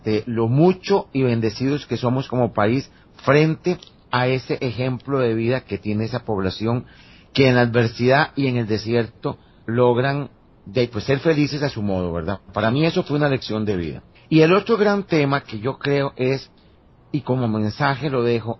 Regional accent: Costa Rica; yo entiendo como costarricense

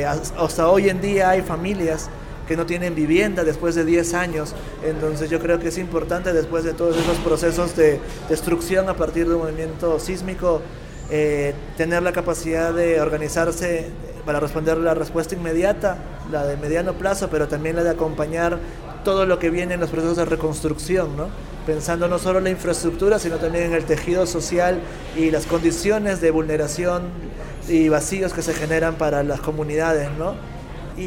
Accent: Lima, Peru; vengo de Lima, Perú.

